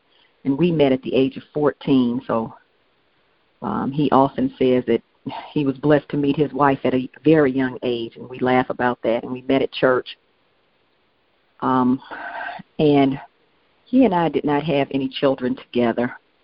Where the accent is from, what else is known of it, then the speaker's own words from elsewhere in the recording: Atlanta, Georgia, United States; also born or lived in Michigan; now in Virginia, United States; I was born in Michigan, raised in Atlanta, where I spent most of my life, actually. I've only been in Virginia 2 years now.